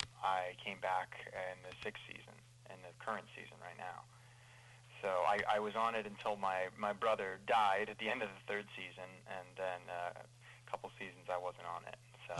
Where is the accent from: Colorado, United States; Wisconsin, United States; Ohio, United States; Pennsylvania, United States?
Colorado, United States; also born or lived in New Jersey; Well, I was born in New Jersey and moved around a lot when I was a kid. I did most of my growing up in Colorado, and in high school there, that's when I did my first play.